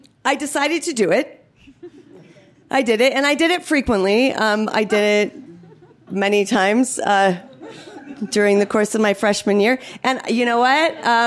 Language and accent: English; Palo Alto, California, United States; So, growing up in Palo Alto, California in the 70s, was pretty idyllic for me.